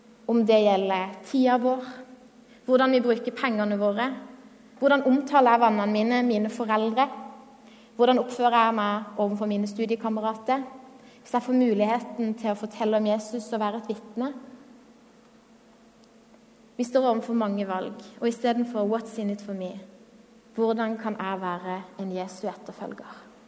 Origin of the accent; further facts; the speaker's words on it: Konsmo, Agder, Norway; presten hjemme i kirka lyste der jeg vokste opp i Konsmo kirke.